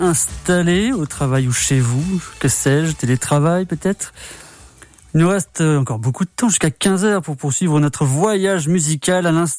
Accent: Turkey; accent: Turkish; French is a second language; excusez pour mon accent turc.

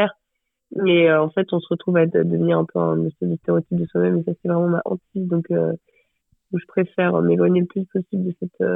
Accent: Luxembourg; Donc pas très loin du Luxembourg, donc là où j'ai grandi.

